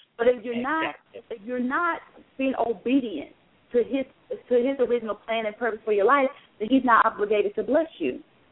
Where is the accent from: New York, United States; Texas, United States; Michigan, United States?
Texas, United States; I am from Texas.